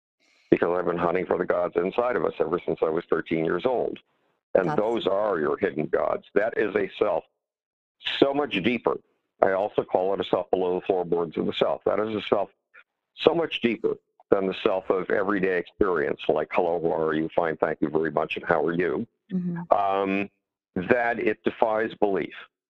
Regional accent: Buffalo, New York, United States; I was a lost child in my hometown of Buffalo, New York.

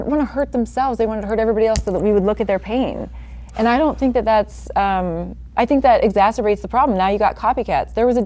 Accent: Oregon, United States; No, I grew up in Oregon.

